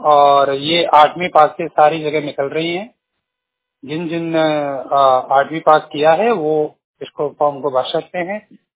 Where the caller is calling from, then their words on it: Gwalior, Madhya Pradesh, India; पूर्ण रूप से दृष्टि बाधित मध्य प्रदेश के ग्वालियर जिले से बात कर रहा हूँ।